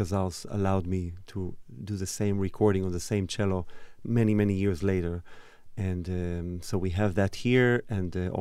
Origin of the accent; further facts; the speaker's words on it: Israel; Avi Katz, who I grew up with in Israel.